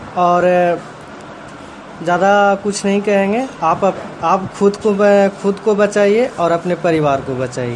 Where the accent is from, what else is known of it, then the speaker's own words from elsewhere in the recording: Nausa, India; नगर नौसा के निवासी हैं।